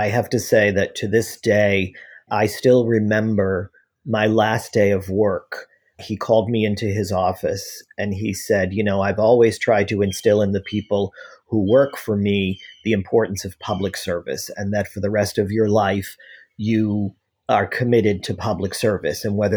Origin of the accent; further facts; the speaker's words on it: Massachusetts, United States; I'm originally from Massachusetts.